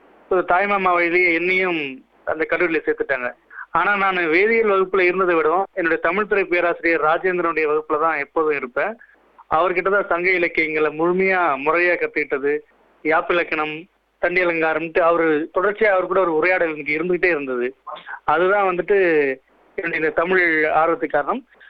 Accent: Chennai, Tamil Nadu, India; நான் பிறந்து வளர்ந்தது வட சென்னை காசிமேட்ல, ஒரு மீனவ சமுதாயத்துல பிறந்த, ஒரு மீனவர் குடியிருப்புல பிறந்த ஒரு ஆள் நானு.

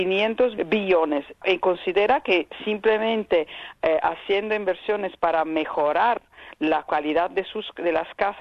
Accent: Italy; Spanish is a second language; En mi país, en Italia, las contribuciones públicas a los fósiles son 12 billones de euros cada año

